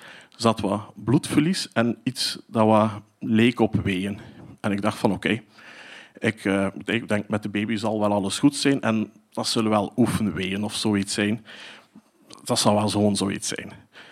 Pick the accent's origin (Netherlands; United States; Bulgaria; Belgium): Belgium; Flanders; moved away as an adult; now in Germany; ik kom uit West-Vlaanderen. Ik woon nu niet meer in West-Vlaanderen, want mijn vrouw die komt uit Duitsland. En wij wonen in Duitsland aan het drielandenpunt met Duitsland, België en Nederland.